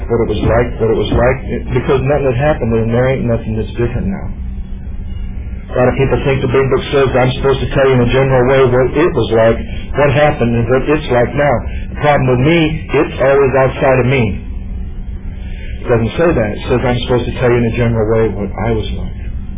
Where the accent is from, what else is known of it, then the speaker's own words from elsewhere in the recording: Battle Creek, Michigan, United States; So growing up in Battle Creek, all I can tell you from like 1 to 13 is emptiness, lonely, scared